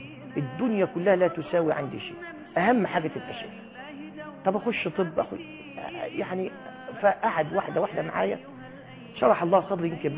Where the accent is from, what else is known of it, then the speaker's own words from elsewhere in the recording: Shubra El Kheima, Qalyubia, Egypt; born there; أنا اتولدت في شبرا الخيمة، والمنطقة منطقة صناعية، والمنطقة الصناعية دائما كانت في فترة، أنا من أوائل الستينات يعني مواليد 61